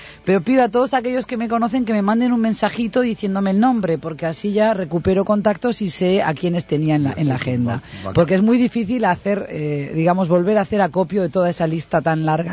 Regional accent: Galicia, Spain; ya lo he asumido, que soy la gallega totalmente

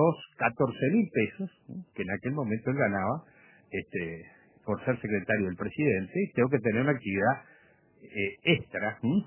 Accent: Uruguay; A mí, como uruguayo, me gustaría que el secretario de la Presidencia

